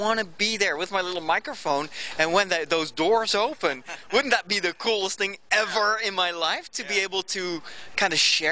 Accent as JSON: {"language": "English", "country": "Netherlands", "second_language": "English", "said": "And I'm from the Netherlands, actually. I'm not from over here."}